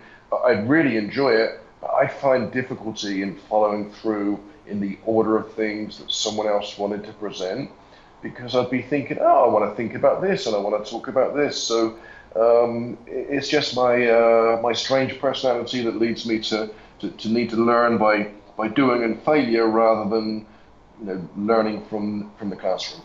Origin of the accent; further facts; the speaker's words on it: England, United Kingdom; moved away as an adult; now in United States; Well, my accent's from England a long time ago, so I left England when I was 26 years old and came to the US, and I'd always wanted to come here, and I've always lived in the Bay Area.